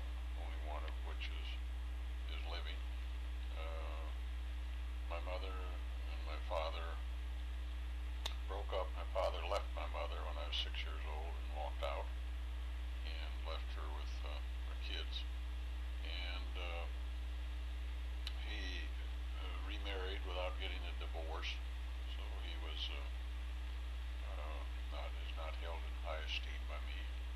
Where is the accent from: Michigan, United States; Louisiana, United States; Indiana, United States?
Indiana, United States; Fort Wayne; born there; I was born in Fort Wayne in 1924, which is a long time ago, and to my mother and my father, both German